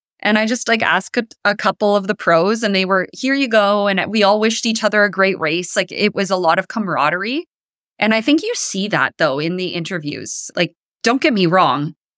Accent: Canada; even though I'm Canadian, I just don't love it.

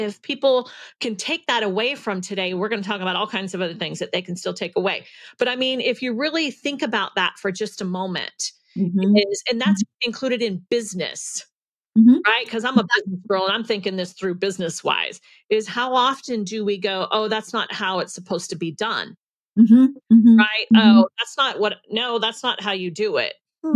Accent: Virginia, United States; also born or lived in North Carolina / Tennessee; You know, what you may not realize is I grew up in Virginia, North Carolina, and Tennessee.

